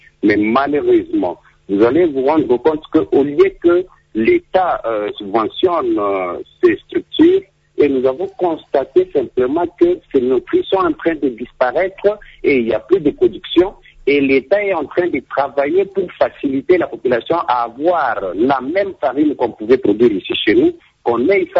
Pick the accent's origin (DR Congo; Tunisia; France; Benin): DR Congo; Likasi, Haut-Katanga; ici chez nous à Likasi